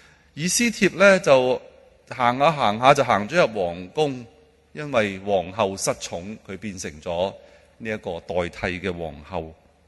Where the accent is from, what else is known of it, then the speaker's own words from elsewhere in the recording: Wan Chai, Hong Kong; 我在湾仔的酒吧区中长大，读的是一间执了粒的小学。